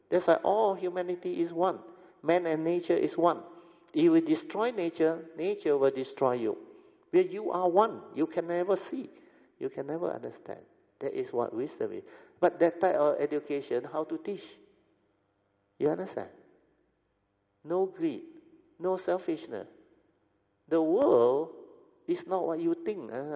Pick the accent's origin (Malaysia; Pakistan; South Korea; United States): Malaysia; Why can't we call ourselves Malaysian? We are all Malaysian.